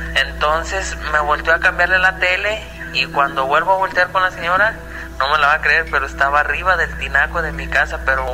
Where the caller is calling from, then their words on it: Tabasco, Zacatecas, Mexico; de Tabasco, Zacatecas